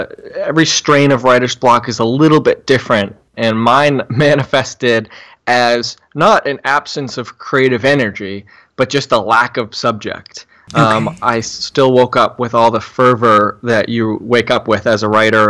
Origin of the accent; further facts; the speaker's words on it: New England, United States; I'm from New England, I've grown up here, and we have a really annoying regional habit of just constantly talking about the weather